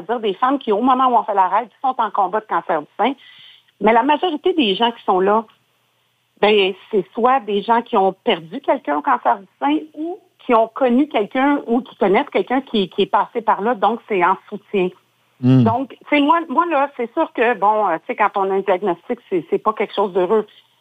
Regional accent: Quebec, Canada; faut se rappeler qu'au Québec, on est 8 millions.

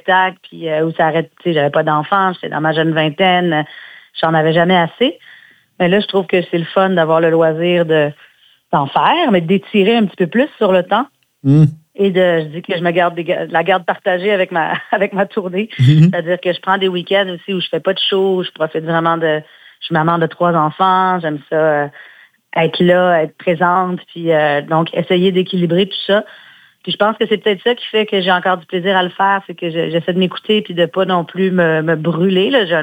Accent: Saint-Romuald, Quebec, Canada; je me rappelle surtout d'avoir un espace où j'ai grandi, qui est à Saint-Romuald, sur la rive sud de Québec

